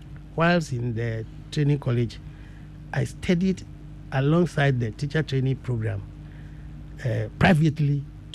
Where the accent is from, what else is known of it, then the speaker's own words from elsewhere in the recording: Tanyigbe, Volta, Ghana; Yes, very close to Tanyigbe, my village. You know, I come from Tanyigbe.